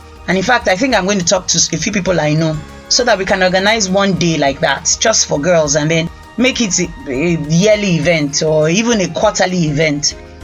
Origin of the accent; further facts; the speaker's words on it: Rivers, Nigeria; And I am from the Niger Delta, I'm from River State, and I'm in the ICT space.